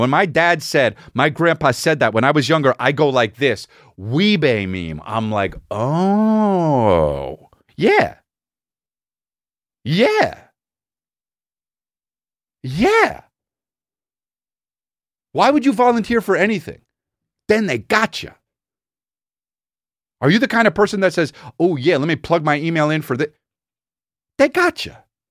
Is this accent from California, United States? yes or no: yes; La Cañada Flintridge, California, United States; I grew up in La Cunada, and I've never been